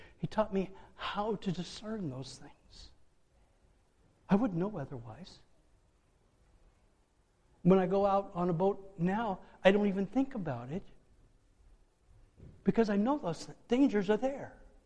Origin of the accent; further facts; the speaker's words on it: Pittsfield, Illinois, United States; also born or lived in Hannibal; I said I was born in Hannibal, Missouri. I grew up in Pittsville, Illinois. It's a little town.